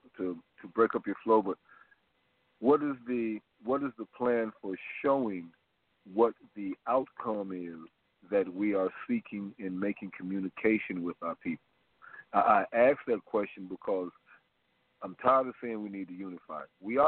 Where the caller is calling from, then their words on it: Atlanta, Georgia, United States; I'm calling from Atlanta, Georgia.